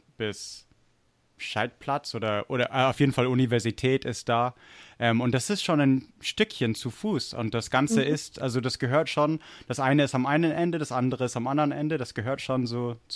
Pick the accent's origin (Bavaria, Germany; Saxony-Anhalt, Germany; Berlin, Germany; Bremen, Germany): Bavaria, Germany; Munich; Das ist eine interessante Frage, denn ich bin in München aufgewachsen.